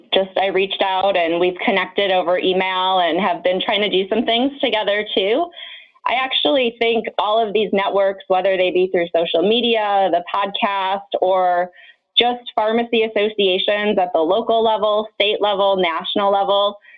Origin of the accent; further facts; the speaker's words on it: Wisconsin, United States; moved away as an adult; now in Des Moines, United States; I'm a Midwestern girl, but not originally from Iowa. I'm from Wisconsin, which is where I went to pharmacy school, and moved to Iowa for a residency following graduation.